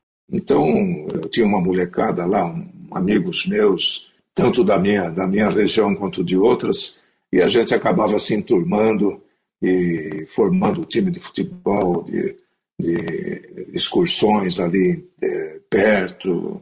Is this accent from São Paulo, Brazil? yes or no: yes; Jundiaí, São Paulo, Brazil; Estou aqui na minha cidade natal, em Jundiaí. Eu tenho aqui um apartamento em Jundiaí porque todos os meus parentes moram aqui, todos os parentes da minha mulher moram aqui. E eu divido entre São Paulo e Jundiaí.